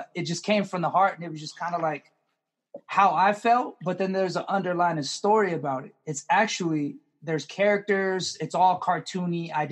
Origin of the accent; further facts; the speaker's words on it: California, United States; To be honest, like growing up in California, like it saved my life.